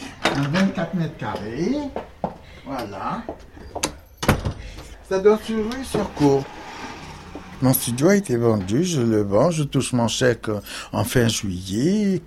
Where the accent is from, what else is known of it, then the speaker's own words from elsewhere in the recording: Algeria; moved away as an adult; j'avais 27 ans, je venais d'arriver d'Algérie. J'avais 28 ans, là.